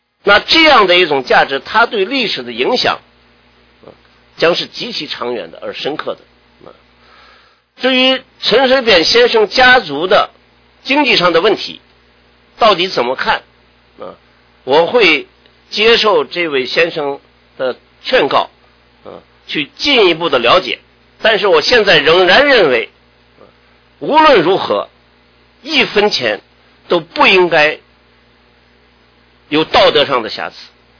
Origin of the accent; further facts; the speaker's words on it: Taiwan; 我们台湾人很相信这个佛，有很多佛教的这些这个信徒啊